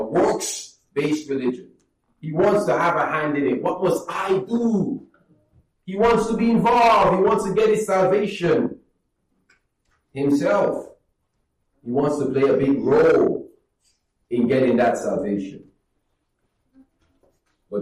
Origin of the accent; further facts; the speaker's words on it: Jamaica; I'm from Jamaica. A lot of people there struggle with that.